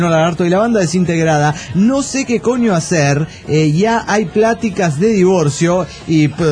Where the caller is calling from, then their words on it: Washington, United States; de Washington.